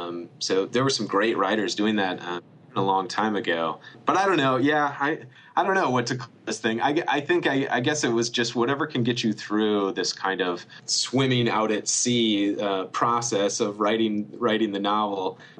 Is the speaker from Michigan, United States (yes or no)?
yes; Alma, Michigan, United States; This novel is set in my hometown of Elma, Michigan, which is right in the center of the Mitten, and they have a little liberal arts college there, but mostly I'd say it's a very working class town.